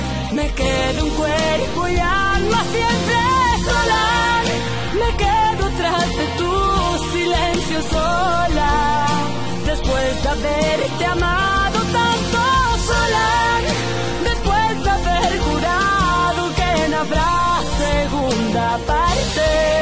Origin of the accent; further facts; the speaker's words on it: Andalusia, Spain; si me encanta la Semana Santa como buena andaluza, ¿no?